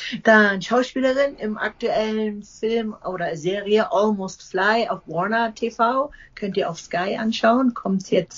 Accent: Germany; Also ich bin in der DDR geboren, kenne meine Eltern nicht, bin im Kinderheim groß geworden.

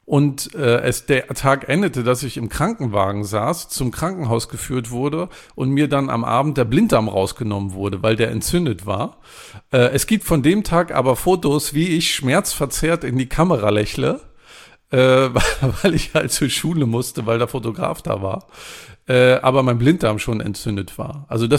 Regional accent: East Germany, Germany; ich bin ja in der DDR groß geworden

